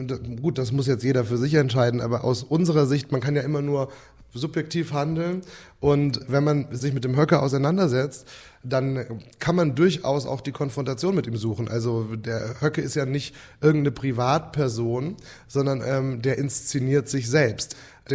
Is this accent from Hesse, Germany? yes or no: yes; Frankfurt, Hesse, Germany; Ich bin ja Frankfurter ursprünglich.